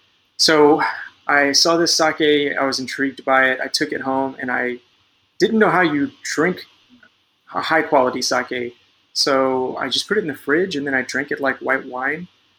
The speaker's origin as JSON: {"language": "English", "region": "Arkansas", "country": "United States", "said": "Yeah, so of course I'm from Arkansas originally, which is an area you may not associate with sake so much"}